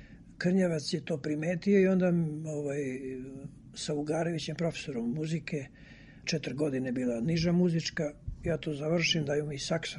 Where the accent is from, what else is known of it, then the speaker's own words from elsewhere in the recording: Smederevska Palanka, Šumadija and Western Serbia, Serbia; also born or lived in Belgrade; rođen sam u Beogradu, ali zbog Nemaca. Kad su došli Nemci, otac mi to uradio, onda sam otišao za Palanku i tamo sam završio gimnaziju.